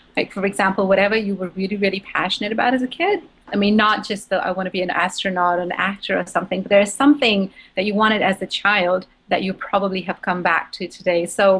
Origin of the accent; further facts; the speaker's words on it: India; Because I grew up in India, and that's what it's like in India.